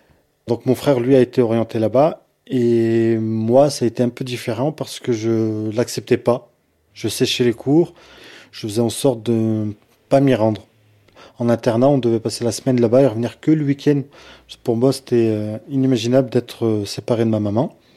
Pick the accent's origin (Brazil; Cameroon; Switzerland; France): France; Le Puy-en-Velay, Auvergne-Rhône-Alpes; j'ai 31 ans, je suis originaire du Puy-en-Velay en Haute-Loire. J'ai grandi dans une famille où on était 7 frères. Je suis le dernier de la fratrie avec mon frère jumeau et ma maman nous a élevés seuls. On vient du quartier de Guitard au Puy-en-Velay donc.